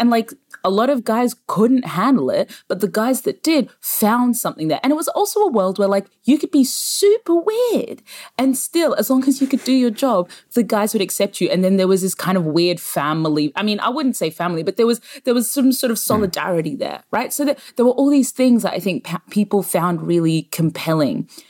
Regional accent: Queensland, Australia; growing up in Queensland

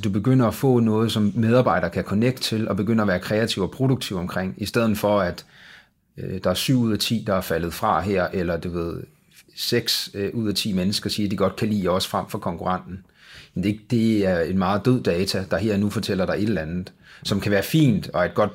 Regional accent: Central Denmark Region, Denmark; Så jeg er opvokset på Vestjylland. Og med en enlig mor, og en bror.

